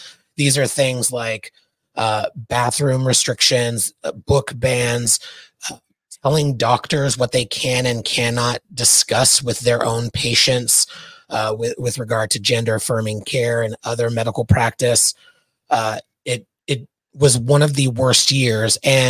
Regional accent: Arizona, United States; We luckily, because I'm from Arizona, we have a really strong pro-equality governor there in Katie Hobbs.

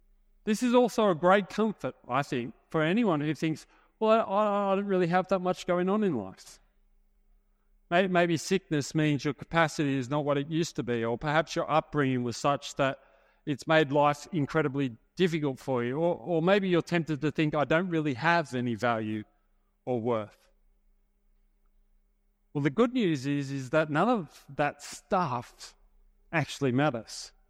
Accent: Sydney, New South Wales, Australia; born there; I was born in the Hills District of Sydney, which is a great place to be born into because it's not snobbery, but it's respectable and down to earth.

